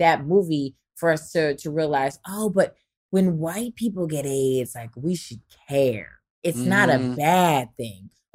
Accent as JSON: {"language": "English", "town": "Harlem", "region": "New York", "country": "United States", "tie": "born there", "moved": "yes", "said": "I mean, I was born in Harlem when the crack epidemic was at its highest."}